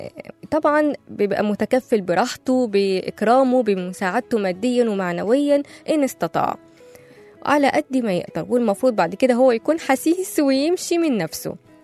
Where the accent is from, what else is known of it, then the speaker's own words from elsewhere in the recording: Egypt; لانه احنا برضو كمان كمصريين لازم نحافظ على حدودنا ولازم نحافظ على السودان، لانه جزء مننا